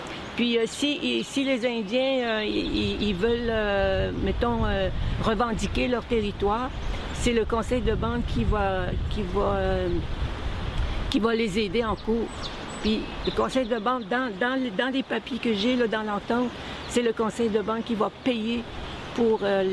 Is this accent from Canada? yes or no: yes; Matimekush, Quebec, Canada; moved away as an adult; Puis j'ai quitté Matamekush, je venais d'avoir 19 ans. Puis après ça, ben, on est retourné dans les années 1980